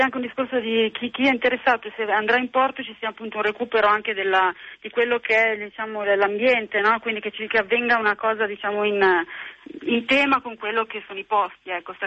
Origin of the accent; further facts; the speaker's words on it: Milan, Lombardy, Italy; born there; mio nonno faceva lo stagnino praticamente a Milano, e noi siamo nate, io e mia sorella siamo nate a Milano, precisamente in Bovisa.